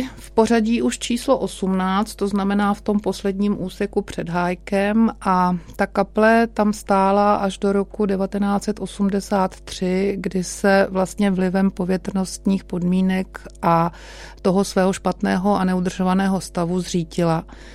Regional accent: Prague, Czechia; jsem vyrůstala na Petřinách a kolem kaplí jsem jezdila do Břevnova do školy

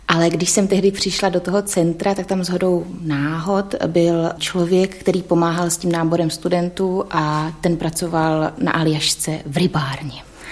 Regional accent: Olomouc, Olomouc Region, Czechia; chtěli jsme se nějakým způsobem usadit, máme rodinu, jsme založili a tak ta Olomouc mi přišla taková absolutně přívětivá k tomu.

